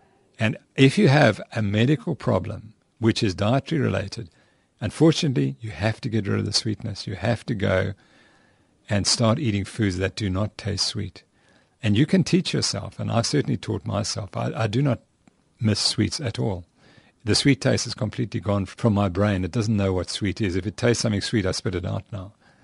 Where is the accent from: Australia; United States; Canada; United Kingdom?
United Kingdom; England; at least where I come from, because I'm from England